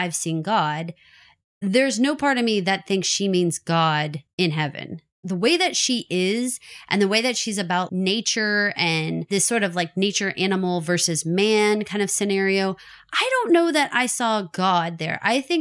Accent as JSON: {"language": "English", "region": "Texas", "country": "United States", "said": "Well, and because we're from Texas, we have to tell you about another news article we read"}